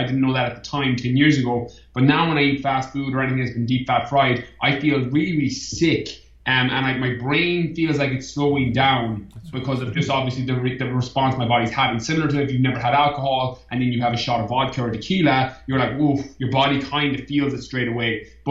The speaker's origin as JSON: {"language": "English", "country": "Ireland", "said": "I'm pure Irish on this one."}